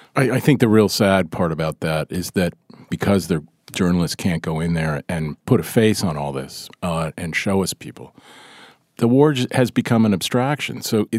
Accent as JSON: {"language": "English", "country": "United States", "said": "I'm an American journalist."}